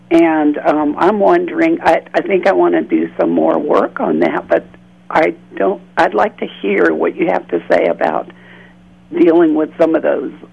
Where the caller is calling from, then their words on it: Austin, Texas, United States; I'm calling from Austin.